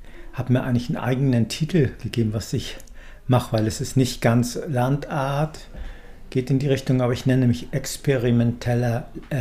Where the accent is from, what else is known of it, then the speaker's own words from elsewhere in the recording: Germany; now in Switzerland; Ich komme aus Deutschland, wohne hier im Züricher Raum. Ich bin jetzt 60 Jahre alt geworden